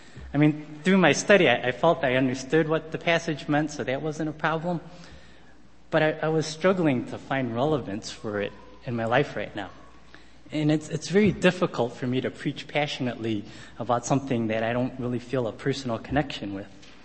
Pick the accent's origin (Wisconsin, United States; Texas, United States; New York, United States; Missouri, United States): Texas, United States; I'm from Texas. I came from Texas, so something good can come out of Texas.